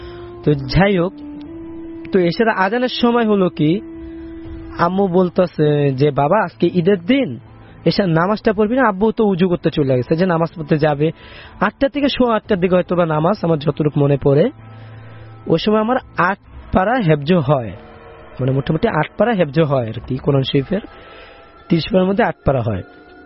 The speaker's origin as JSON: {"language": "Bangla", "town": "Dhaka", "region": "Dhaka Division", "country": "Bangladesh", "tie": "born or raised there", "said": "এটি আমার জন্মস্থান বাসায় পুরাতন কচুক্ষেত্রের লারাসর স্কুল নামে একটা স্কুল আছে, তো ওইটার ওইদিকে আশেপাশে আমাদের বাসা, আমার জন্মস্থান বাসা ওইটা।"}